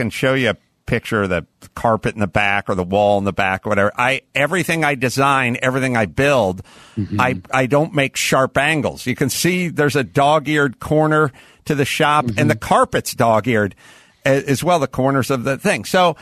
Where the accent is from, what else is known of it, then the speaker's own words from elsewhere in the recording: North Hollywood, California, United States; I grew up in the San Fernando Valley. I grew up about 4 miles from where I'm sitting right now. I grew up in North Hollywood and I just lived, my entire family lived in North Hollywood